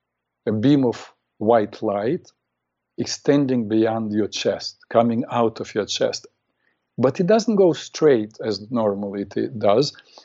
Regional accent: Ukraine; English is a second language; moved away as an adult; So once they learned that I was from the Soviet Union, they tried to talk to me.

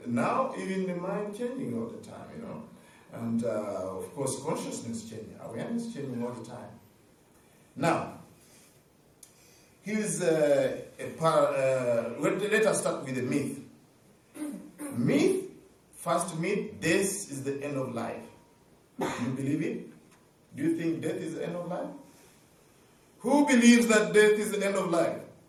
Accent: Uganda; I tell them I'm a Buddhist monk and I'm from Uganda.

